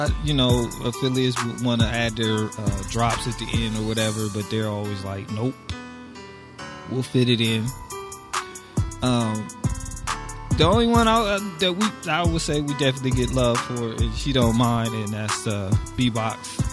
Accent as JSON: {"language": "English", "town": "Chicago", "region": "Illinois", "country": "United States", "said": "You're not from Gary, are you? I'm from the Shy, boy."}